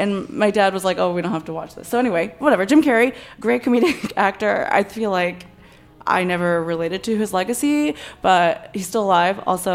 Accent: Japan; I grew up in Japan.

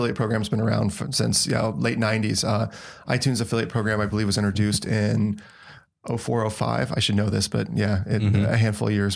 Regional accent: Montana, United States; I grew up as far away from New York City as I possibly be in rural Montana. You know, four cars on the road was traffic growing up.

